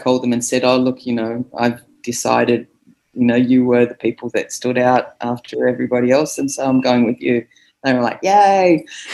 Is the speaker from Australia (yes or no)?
yes; Australia; So I got some shtick happening about being driving on the wrong side of the road, being an Australian.